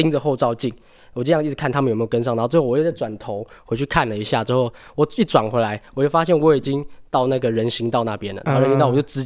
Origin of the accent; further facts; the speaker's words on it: Taipei, Taiwan; 因为我是台北人，所以家里其实一开始是反对我来这么远的地方